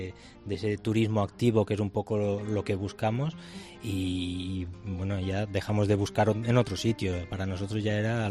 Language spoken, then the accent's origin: Spanish; Catalonia, Spain; also born or lived in New Zealand; now in Iznájar, Spain; yo no soy iznájar, yo soy catalán. Yo conocí a mi mujer en Cataluña, nos fuimos de allí a Nueva Zelanda primero y luego de Nueva Zelanda pegamos a iznájar.